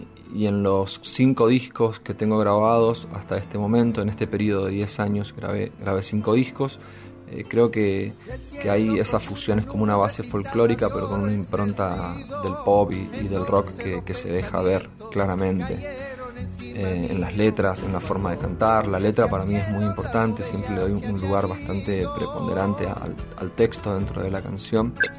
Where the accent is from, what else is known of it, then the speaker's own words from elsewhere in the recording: Resistencia, Chaco, Argentina; born there; now in Buenos Aires, Argentina; nací en Resistencia, Chaco, vivo en Buenos Aires hace casi 11 años